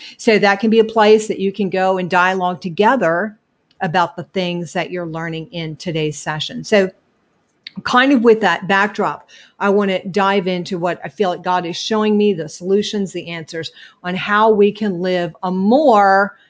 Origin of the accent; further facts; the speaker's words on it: New York, United States; I was raised in New York, very cynical, skeptical, critical, sarcastic.